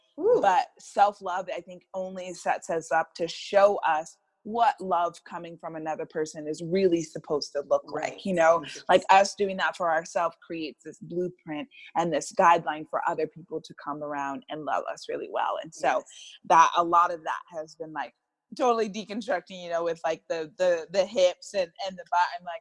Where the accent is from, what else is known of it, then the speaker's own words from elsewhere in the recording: California, United States; but we're from the Bay Area, so it's always cold, you know?